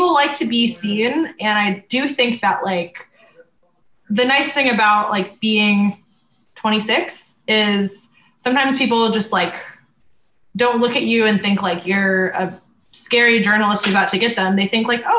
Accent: St. Petersburg, Florida, United States; I used to love going to shows growing up in St. Pete and then in Gainesville when I was in college

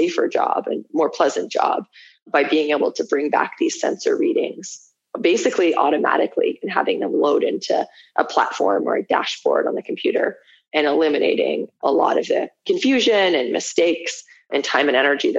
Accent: Manitoba, Canada; Where I grew up in Manitoba, in Canada, as soon as you go outside of Winnipeg, there's basically no cell connectivity. And there's farmlands for days and days and days across the prairies.

